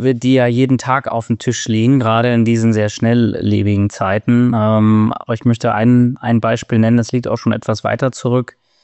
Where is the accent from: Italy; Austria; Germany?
Germany; Northern Germany; als Norddeutscher bin ich dann immer dann noch eher beim Pils hängen.